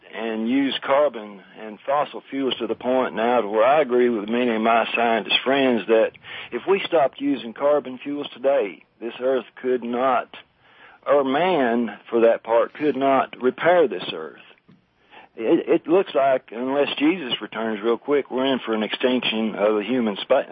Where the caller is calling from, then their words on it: Nashville, Tennessee, United States; Right, this Denver, Carl. I'm calling you from Nashville.